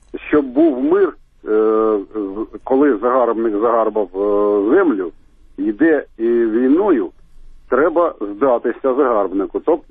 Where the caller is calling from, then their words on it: Kharkiv, Kharkiv Oblast, Ukraine; я з Харкова.